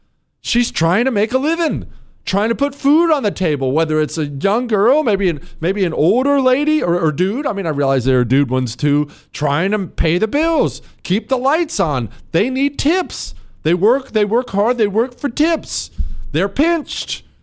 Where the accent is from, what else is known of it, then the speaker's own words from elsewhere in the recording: Charlotte, North Carolina, United States; I'm from Charlotte.